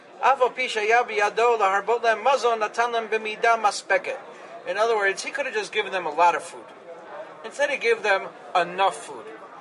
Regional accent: Manhattan, New York, United States; I remember, I grew up in Manhattan.

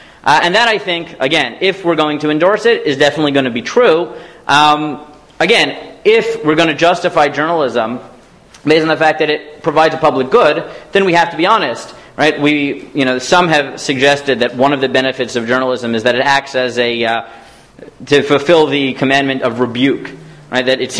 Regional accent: Staten Island, New York, United States; I grew up in Staten Island.

